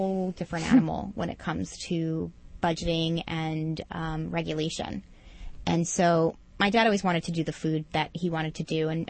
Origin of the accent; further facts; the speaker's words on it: Queens, New York, United States; born there; I was born in Queens, so I was very, very proud of 244